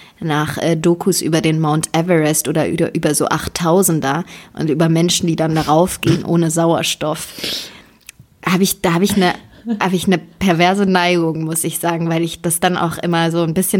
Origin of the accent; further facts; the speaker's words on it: Bavaria, Germany; Ja, ich komme halt aus Bayern.